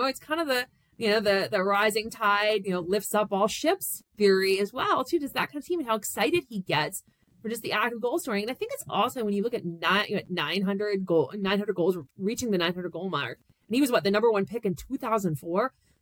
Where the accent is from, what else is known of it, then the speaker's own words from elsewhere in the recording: Washington, D.C. area, United States; I grew up in the Washington, D.C. area, where kind of the joke every spring was, hey, cherry blossoms are gone, so are the Caps.